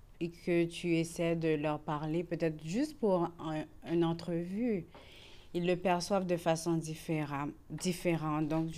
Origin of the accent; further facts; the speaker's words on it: Haiti; On aime la communauté noire, on est haïtienne